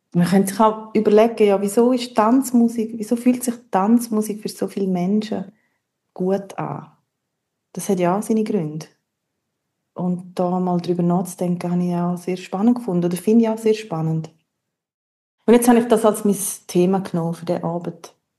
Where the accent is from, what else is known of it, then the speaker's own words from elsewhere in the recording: Graubünden, Switzerland; Ich bin im Engadin aufgewachsen und habe dann hier im Unterland studiert.